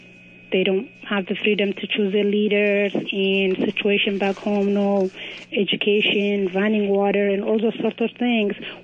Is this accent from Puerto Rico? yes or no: no; Ethiopia; now in United States; I'm Ethiopian American.